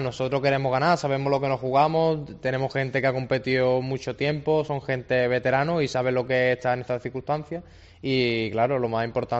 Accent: Málaga, Andalusia, Spain; yo soy de aquí de Málaga

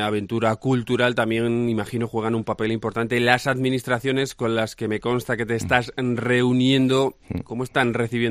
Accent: Villanueva de los Infantes, Castilla-La Mancha, Spain; yo como infanteño, poder ir a mi pueblo y encontrarme esa exposición

